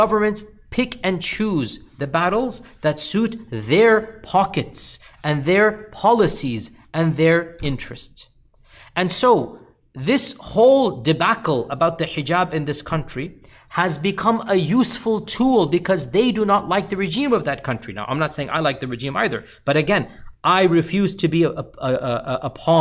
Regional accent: United States; as a part of who I am as a Muslim and as an American, I will preach and speak against the bad.

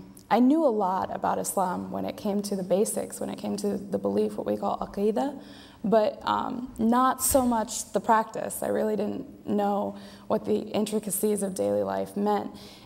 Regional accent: State College, Pennsylvania, United States; I grew up here. I've spent my entire life in the vicinity of State College. And I'm fully American and fully Muslim.

